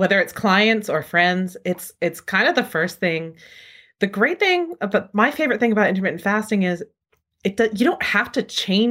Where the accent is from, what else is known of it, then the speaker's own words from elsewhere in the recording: New England, United States; I'm sitting here at home using Dunkin' Donuts brand coffee because I'm from New England and it tastes like home to me.